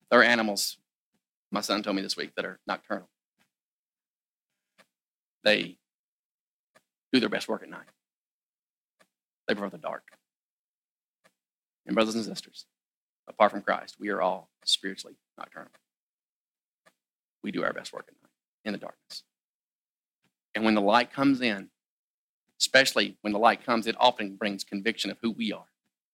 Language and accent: English; Kentucky, United States; Now, I'm from Kentucky. I know where I used to live about, 15 miles from Mammoth Cave, all right?